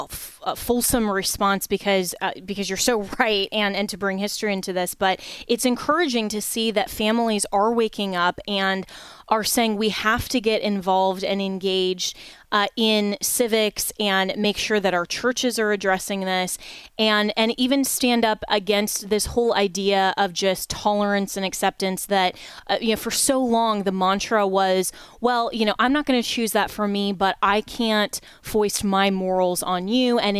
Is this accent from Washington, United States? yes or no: no; Boulder, Colorado, United States; unlike the little bumper sticker that from my hometown of Boulder, Colorado, right, that they love to show.